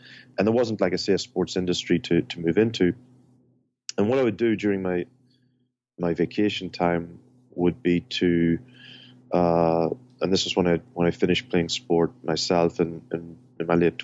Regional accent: Ireland; now in Ann Arbor, United States; I'm not from Ann Arbor, not from Michigan. I grew up in Ireland

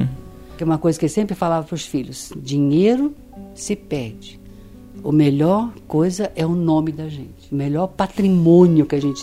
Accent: São Paulo, Brazil; a escola que eu vim de São Paulo para estudar, em 65.

